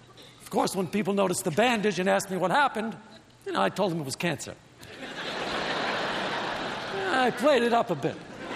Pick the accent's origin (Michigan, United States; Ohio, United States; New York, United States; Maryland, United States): New York, United States; Brooklyn; Let me give you some background. I grew up in Brooklyn. Of all the wonders and pleasures that exist in nature, none of them could be found in Brooklyn.